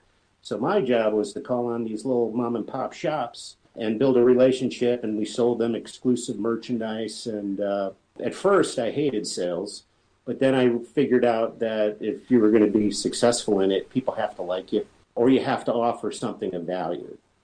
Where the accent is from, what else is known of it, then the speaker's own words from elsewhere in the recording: Cleveland, Ohio, United States; Well, I'm a native Cleveland, Ohioan, which would explain my accent and my voice for radio, they tell me. And I'm the youngest of three kids.